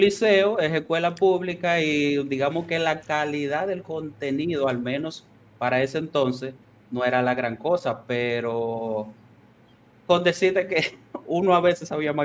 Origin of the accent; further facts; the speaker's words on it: Duvergé, Independencia, Dominican Republic; yo soy de Duvergé, provincia de Independencia.